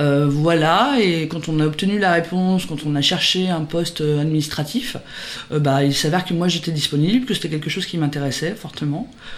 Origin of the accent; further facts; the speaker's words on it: Pays de la Loire, France; je suis originaire de la Mayenne, donc suite à mes études je suis revenue en Mayenne